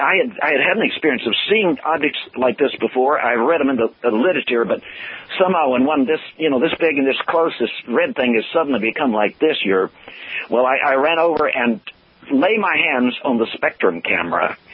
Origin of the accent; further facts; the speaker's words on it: Texas, United States; I'm from South Texas. Texas is a big place